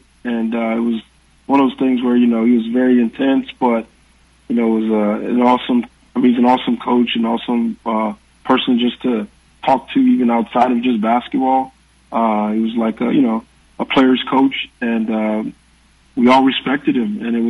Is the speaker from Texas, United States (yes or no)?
yes; Houston, Texas, United States; Obviously I'm from Houston, but just to even go back down to Texas and play, you know, down there, growing up